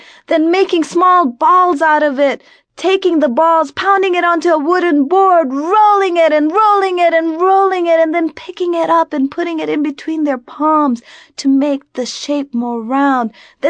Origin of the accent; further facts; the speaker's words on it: Alexandria, Virginia, United States; also born or lived in Tokyo, Japan; I am from Bangladesh and I was born in Tokyo, Japan. I grew up in Alexandria, Virginia.